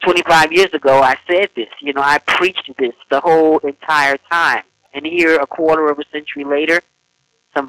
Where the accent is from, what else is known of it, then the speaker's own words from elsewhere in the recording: Teaneck, New Jersey, United States; also born or lived in Harlem, New York / Orlando, Florida / Topeka, Kansas; I'm 61 years old, and I was born in Harlem, New York, on the 4th of July. I was equally raised up in Teaneck, New Jersey, Orlando, Florida, and Topeka, Kansas.